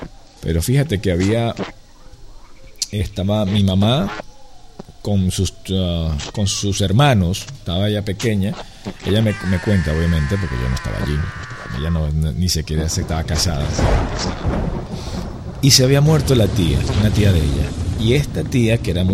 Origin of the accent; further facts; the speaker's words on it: Venezuela; now in Miami, United States; En mi país, allá, yo no estoy allá en Venezuela, pero estoy actualmente en Miami